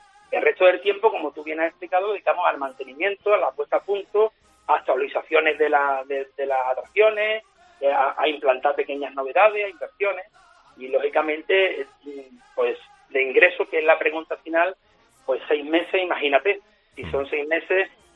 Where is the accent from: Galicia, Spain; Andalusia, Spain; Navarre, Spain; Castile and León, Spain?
Andalusia, Spain; Seville; yo soy de aquí de Sevilla, vivo en Sevilla, mi familia es de aquí, mis hijos ya se han criado aquí.